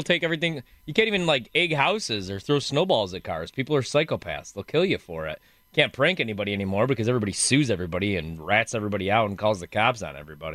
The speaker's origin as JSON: {"language": "English", "region": "Illinois", "country": "United States", "tie": "born or raised there", "said": "And because I grew up in Illinois, Man Cow, who I hate now."}